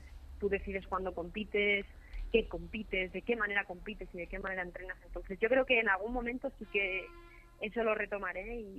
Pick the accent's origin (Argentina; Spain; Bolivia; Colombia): Spain; now in Mexico; Bea y a mí, que somos las españolas que hemos venido aquí